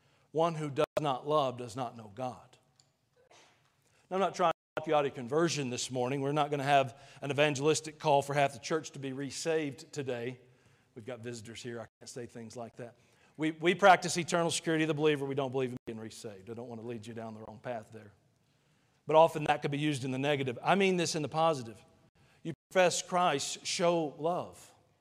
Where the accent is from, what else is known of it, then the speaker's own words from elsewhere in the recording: Georgia, United States; I was from Georgia. I'm not from around here.